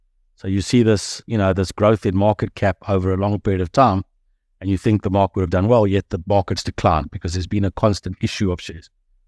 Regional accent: South Africa; the good thing I think about being a South African

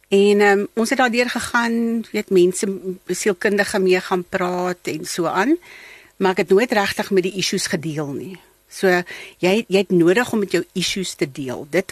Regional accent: Barberton, Mpumalanga, South Africa; born there; ek is gebore in Barberton

